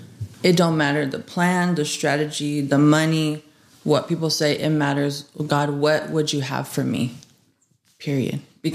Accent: San Leandro, California, United States; now in Buckeye, United States; I was born in San Leandro.

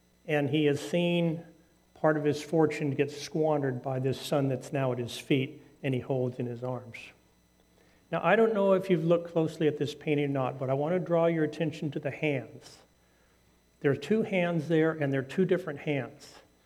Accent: California, United States; I grew up with a Missouri family, even though I grew up here in California.

